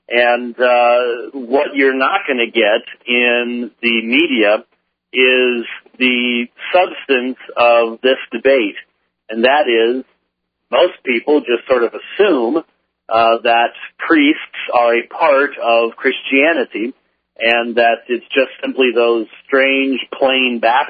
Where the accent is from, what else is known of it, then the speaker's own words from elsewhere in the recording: Phoenix, Arizona, United States; which has re-erupted again, by the way, in my hometown of Phoenix, Arizona